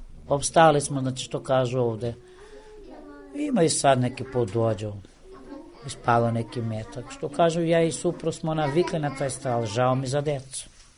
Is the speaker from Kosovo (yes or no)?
yes; Kosovo; born there; Ja sam rođena na Kosovu, ovdje sam udata, ovdje živim